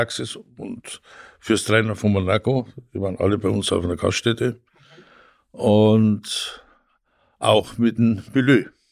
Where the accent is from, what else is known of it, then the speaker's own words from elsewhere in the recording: Tegernsee, Bavaria, Germany; now in Northern Germany, Germany; bleiben wir in Tegernsee, wo ich herkomme, oder gehen wir nach Norddeutschland, da kommt meine Frau her.